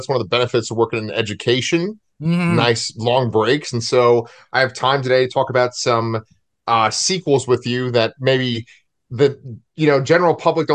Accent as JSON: {"language": "English", "region": "New York", "country": "United States", "tie": "born or raised there", "said": "It's funny because like New York, you and I grew up in New York"}